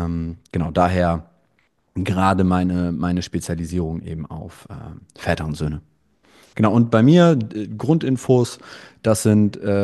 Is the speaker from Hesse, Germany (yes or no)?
no; Radevormwald, North Rhine-Westphalia, Germany; Nee, ich komme aus Rade vom Wald, in der Nähe von Wuppertal. Also es ist so eine Stunde von Bonn.